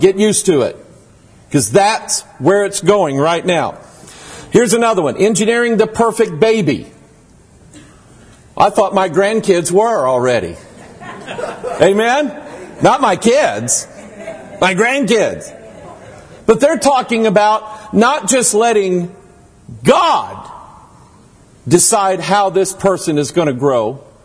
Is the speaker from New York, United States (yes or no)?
no; Arkansas, United States; born there; I was born in Arkansas, got a little bit of South in me.